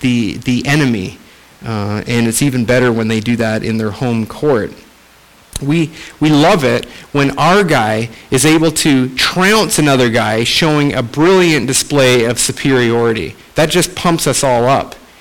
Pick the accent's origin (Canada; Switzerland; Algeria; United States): Canada; I am from Canada, and our national pastime in Canada is hockey.